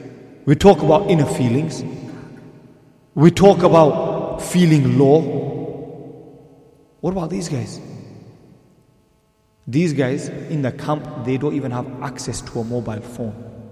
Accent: Bradford, Yorkshire and the Humber, United Kingdom; We're from Bradford, mate.

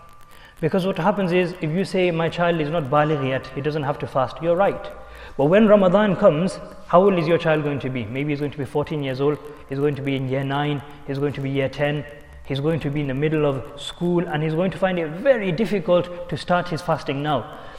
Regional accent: England, United Kingdom; We might find it very difficult, especially growing up in England.

